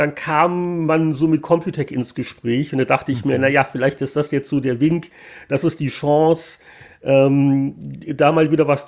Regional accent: Munich, Bavaria, Germany; ich bin halt in München aufgewachsen, auch beruflich, und da kannte ich eher noch Leute.

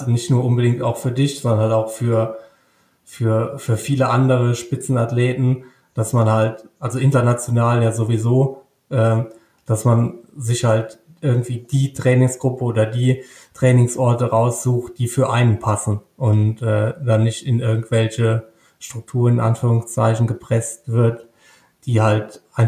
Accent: Rhineland-Palatinate, Germany; Also ich komme natürlich aus Rheinland-Pfalz

